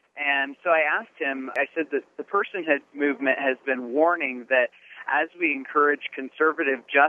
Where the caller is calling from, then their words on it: Manhattan, New York, United States; I'm calling from the Empire State Building right now.